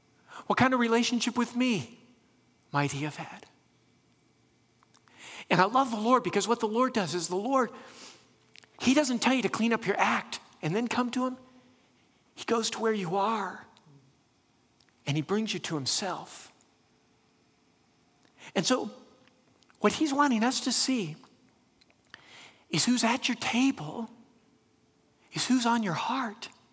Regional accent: Florida, United States; I remember long time ago, Shannon and I moved back to the area, I grew up in South Florida, but we moved back.

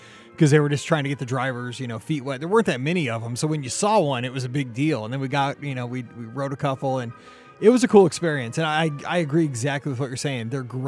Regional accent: Midwest, United States; I'm from the Midwest.

